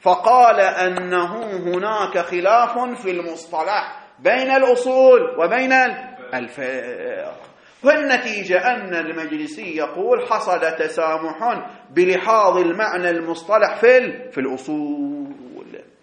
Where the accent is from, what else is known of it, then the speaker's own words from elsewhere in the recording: Bahrain; وعن عندنا في البحرين شياب